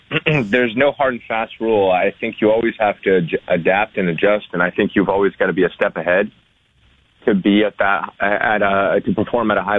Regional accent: Mimico, Ontario, Canada; I grew up in Mimico.

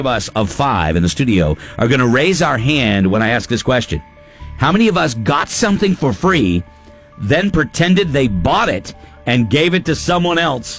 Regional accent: Somersworth, New Hampshire, United States; No, we were lucky enough in my hometown of Summersworth to have our own Ames.

